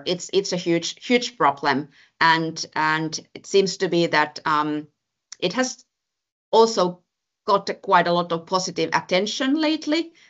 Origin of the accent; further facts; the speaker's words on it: Finland; Myself, I come from Finland